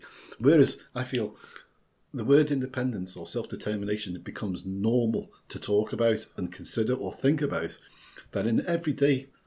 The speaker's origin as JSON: {"language": "English", "region": "England", "country": "United Kingdom", "moved": "as an adult", "lives_now": "Scotland", "said": "as an Englishman who's lived here for over 40 years, knowing the history, I could not believe how Scots could be taken in."}